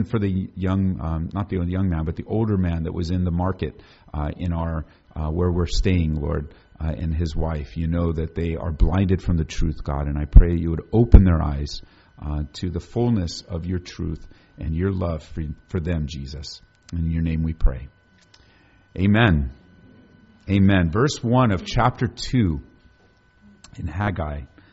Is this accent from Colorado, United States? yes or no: yes; Aurora, Colorado, United States; And we are from Aurora, Colorado.